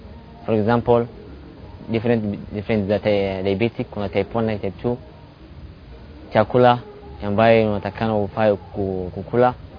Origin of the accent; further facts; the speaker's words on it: Garissa, Garissa County, Kenya; niko na miaka 20. Mimi ni mwenyeji wa Garissa na nasoma shule ya Frontier Institution.